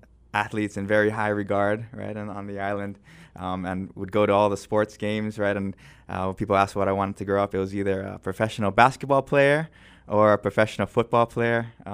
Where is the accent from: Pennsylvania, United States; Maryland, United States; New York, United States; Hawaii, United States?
Hawaii, United States; Kaneohe; So I grew up in the valley of Kaneohe, and when I was around 13 years old, I moved to the city, to Aleva Heights